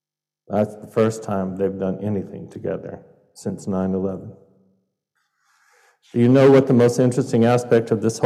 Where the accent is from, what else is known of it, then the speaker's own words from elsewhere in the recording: the South, United States; Growing up in the South, people's residents could be easily recognized by the way they talked.